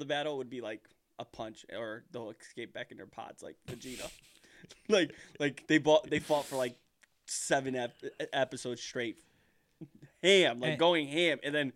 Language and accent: English; Ohio, United States; Obviously, you guys know we're from Ohio.